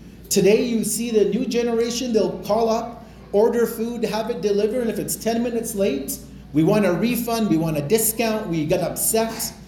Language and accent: English; Edmonton, Alberta, Canada; I remember when I was growing up in Edmonton, when in the 70s and 80s